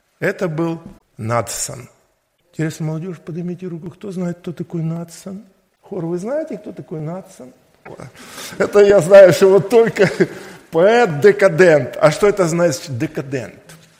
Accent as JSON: {"language": "Russian", "country": "Ukraine", "said": "я украинец, русскоговорящий."}